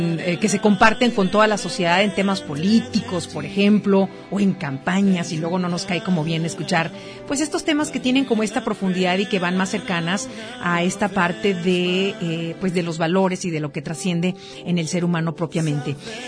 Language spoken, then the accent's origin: Spanish; Jalisco, Mexico; ¿Cómo somos los del sur de Jalisco? ¿Cómo somos los de Jalisco, los jalisquillos?